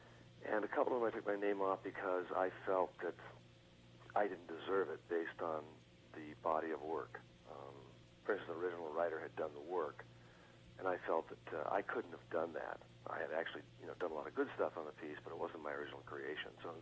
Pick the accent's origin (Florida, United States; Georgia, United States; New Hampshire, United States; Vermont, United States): Vermont, United States; moved away as an adult; Well, I'm from Vermont originally, and I got out of college, and I bummed around the world a bit on a motorcycle